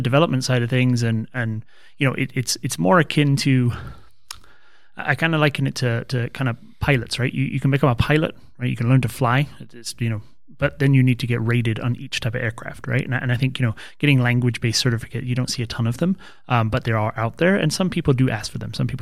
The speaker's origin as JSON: {"language": "English", "region": "London", "country": "United Kingdom", "tie": "born or raised there", "said": "growing up in London in the 90s"}